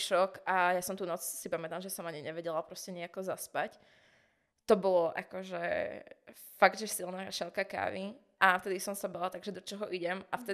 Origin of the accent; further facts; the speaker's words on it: Banská Bystrica, Banská Bystrica Region, Slovakia; now in Bratislava, Slovakia; čo som vlastne z Bystrice, že okej, potrebujem vypadnúť z tohto mesta